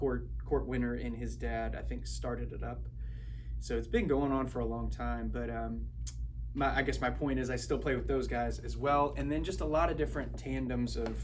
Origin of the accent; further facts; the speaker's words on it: Akron, Ohio, United States; My hat says Cleveland, but I'm from Akron, Ohio.